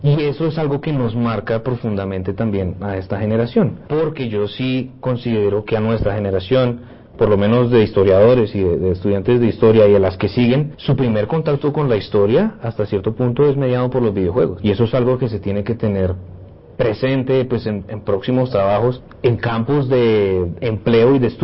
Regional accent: Bogotá, Colombia; Nací en Bogotá el 17 de mayo de 1990. Viví prácticamente toda mi vida en Bogotá, aunque siempre tuve conexiones muy fuertes con otras regiones del país de donde provienen la familia de mis padres. Por parte paterna, de la costa Caribe, específicamente de Barranquilla

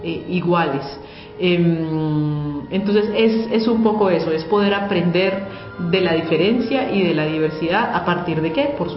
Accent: Colombia; como ciudadanos, como colombianos

